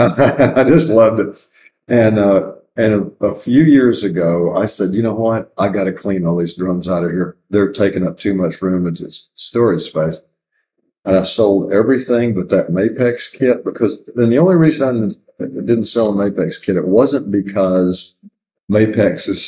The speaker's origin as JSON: {"language": "English", "town": "Malvern", "country": "United States", "tie": "born or raised there", "said": "Bucky played with a band called … in my hometown there in Malvern"}